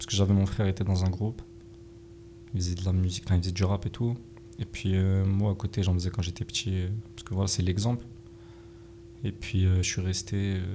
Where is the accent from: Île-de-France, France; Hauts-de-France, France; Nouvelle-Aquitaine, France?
Hauts-de-France, France; Amiens; je suis né à Amiens, je suis né à Brossolette. Donc, ceux qui connaissent, maintenant c'est Calmette. Après, j'ai déménagé, je suis resté à Amiens quand même.